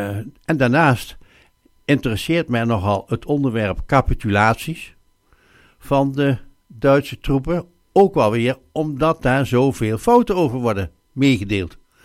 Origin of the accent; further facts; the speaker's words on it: Gelderland, Netherlands; Ja, ik kom zelf uit de Betuwe.